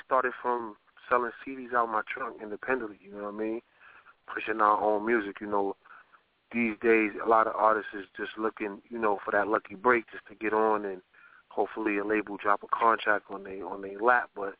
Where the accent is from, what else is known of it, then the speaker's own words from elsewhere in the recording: Charleston, South Carolina, United States; now in Brooklyn, United States; Okay, I'm originally from South Carolina, Charleston, South Carolina.